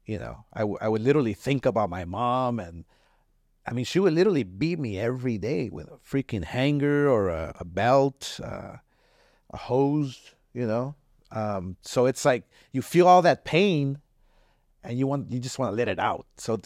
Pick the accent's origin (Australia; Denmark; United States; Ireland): United States; Los Angeles, California; I grew up in East